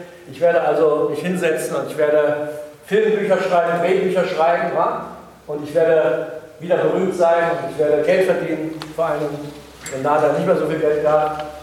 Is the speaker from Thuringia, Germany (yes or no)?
yes; Thuringia, Germany; Na, wir sind doch beide Thüringer